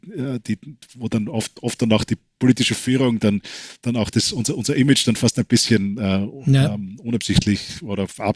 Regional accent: Austria; accent: Austrian; now in United States; Das ist Österreich steht sehr hoch im Ruf hier, speziell in Kalifornien, wo jeder meinen Akzent erkennt, skurrilerweise.

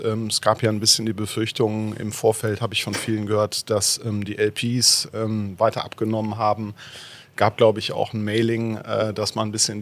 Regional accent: Aachen, North Rhine-Westphalia, Germany; wahrscheinlich hört man es am fehlenden Akzent, ich bin kein Luxemburger oder drumherum. Ich komme aus Aachen ursprünglich, bin natürlich auch Alemannia Aachen-Fan

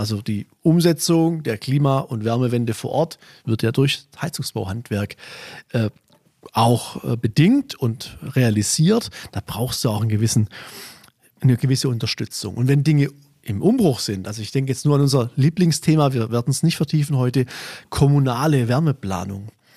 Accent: Winnenden, Baden-Württemberg, Germany; ich komme ja aus Winnenden, wie du weißt

